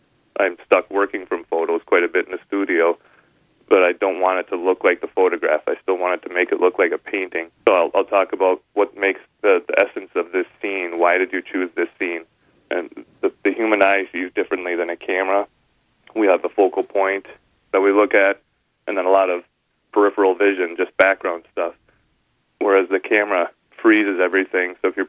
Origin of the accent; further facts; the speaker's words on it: Minnesota, United States; also born or lived in Wisconsin; I love painting in the Midwest. I grew up here in Minnesota, Wisconsin.